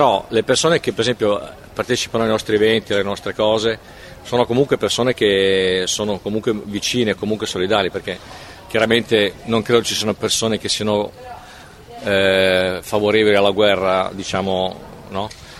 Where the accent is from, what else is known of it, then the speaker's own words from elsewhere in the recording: Milan, Lombardy, Italy; Da dove vengo? Allora, vengo da Milano.